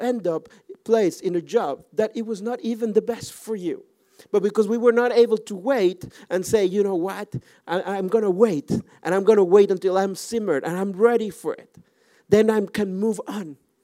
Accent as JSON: {"language": "English", "country": "Mexico", "second_language": "English", "said": "In Mexico, I'm originally from Mexico, but it's normal, 4 hours in the kitchen"}